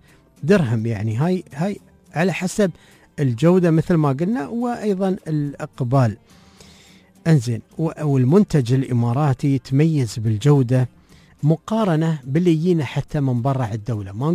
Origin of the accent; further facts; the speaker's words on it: Oman; الرطب عندنا في سلطنة عمان